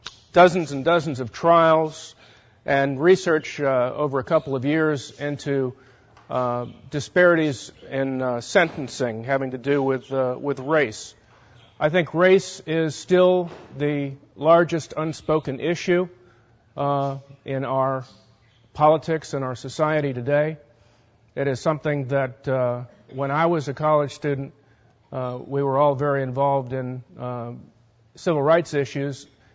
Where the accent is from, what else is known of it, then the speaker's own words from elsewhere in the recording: Arlington, Virginia, United States; It didn't seem too strange to me because I was from Arlington County, Virginia. Voting patterns in Arlington and in Charlottesville have been roughly similar over the past 30, 40 years. My love of politics goes back many years to when I was growing up in Arlington.